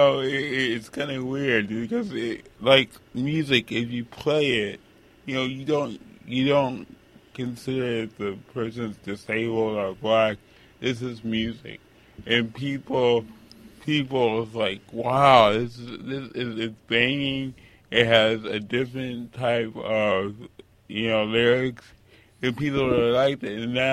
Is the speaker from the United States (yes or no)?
yes; New York, United States; You know, I grew up in New York, so I saw, you know, hip-hop artists on the corners back in the 70s